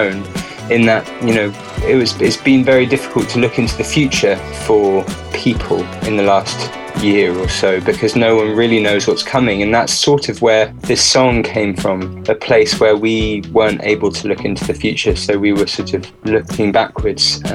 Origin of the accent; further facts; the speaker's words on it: England, United Kingdom; there are four of us, and we're from England, the UK